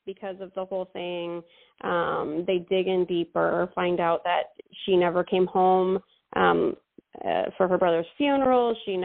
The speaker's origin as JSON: {"language": "English", "country": "Canada", "tie": "born or raised there", "also_born_or_lived": "Washington / Oregon", "lives_now": "Texas, United States", "said": "I was born in Canada, raised there for a bit, and still Canadian, I don't have my citizenship here yet, so still Canadian. We spent time in Washington, and then we ended up in Oregon for about 15 years"}